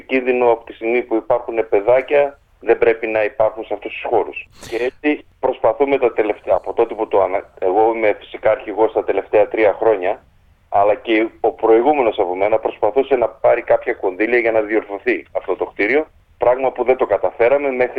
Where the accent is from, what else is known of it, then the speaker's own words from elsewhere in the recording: Greece; Εμείς σαν Έλληνες προσκόποι προσπαθούμε να κρατήσουμε ορισμένα ήθη και έθιμα ελληνικά.